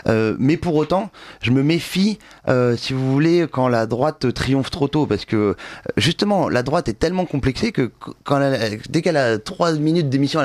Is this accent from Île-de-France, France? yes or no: yes; Louveciennes, Île-de-France, France; mon voisin de Loucienne, là où j'ai grandi